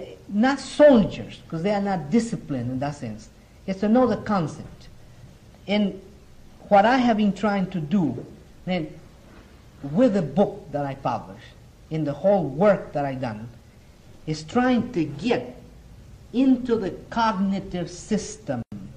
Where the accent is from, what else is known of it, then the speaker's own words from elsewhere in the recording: Mexico; although I come from Latin America, you know, I look like a Mexican to them. I'm a Mexican.